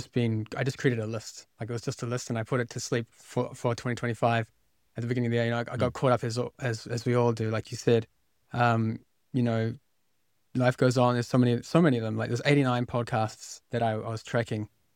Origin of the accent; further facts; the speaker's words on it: New Zealand; now in Kuala Lumpur, Malaysia; I grew up in New Zealand. I currently live living in Malaysia with my lovely wife. We live in Kuala Lumpur, the capital.